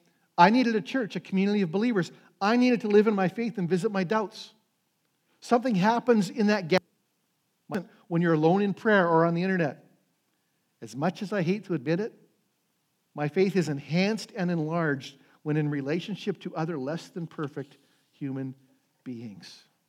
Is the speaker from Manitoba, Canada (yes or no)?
yes; Flin Flon, Manitoba, Canada; I was working back in my hometown of Flin Flon, working in the smelter.